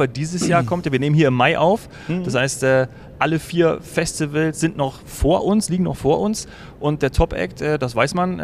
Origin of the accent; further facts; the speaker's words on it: Munich, Bavaria, Germany; Also ich als Münchner weiß das.